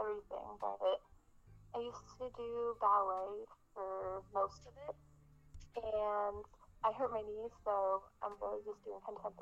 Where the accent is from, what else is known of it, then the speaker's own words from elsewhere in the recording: Colchester, Connecticut, United States; I'm from Colchester, Connecticut